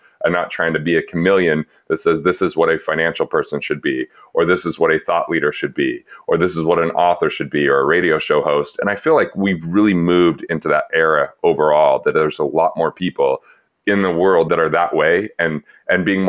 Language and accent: English; Utah, United States; I was growing up in Utah, not Mormon, and my partners were Mormon